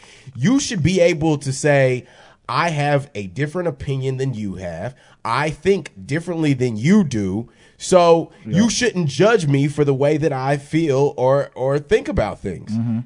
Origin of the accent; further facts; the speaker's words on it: the South, United States; One, I'm from the South. And so my opinion's already going to be different. And number two, I'm Black.